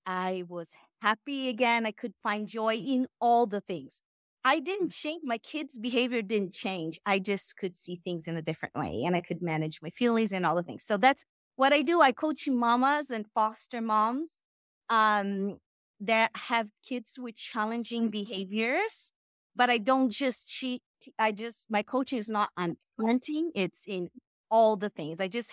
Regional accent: Brazil; first language Portuguese; English is a second language; moved away as an adult; now in United States; I'm originally from Brazil, so that's where the accent comes from. My first language is Portuguese. I speak Portuguese, Spanish

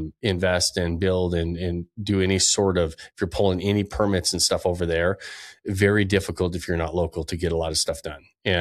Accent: Utah, United States; Yeah. And because, you know, I'm from Utah and whatever you buy, you can cut whatever you want down.

